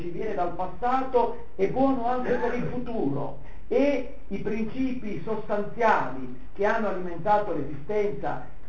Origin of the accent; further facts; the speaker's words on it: Piedmont, Italy; grande debitore a uomini e donne in mezzo ai quali e grazie ai quali sono venuto al mondo, debitore alla mia terra tra Monferrato e Langhe